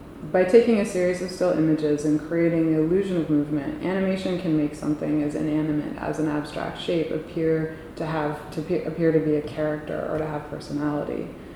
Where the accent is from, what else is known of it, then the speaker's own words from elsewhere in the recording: New York City, New York, United States; I was raised in New York City.